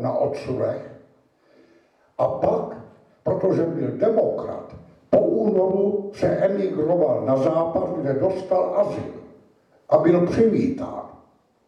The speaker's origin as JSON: {"language": "Czech", "country": "Slovakia", "said": "já i když pocházím ze Slovenska, ale poměrně omezeně se zabývám s tou slovenskou problematikou"}